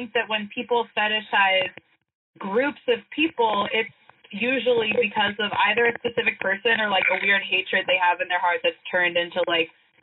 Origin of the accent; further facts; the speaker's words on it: Oklahoma, United States; Like, I was raised in Oklahoma.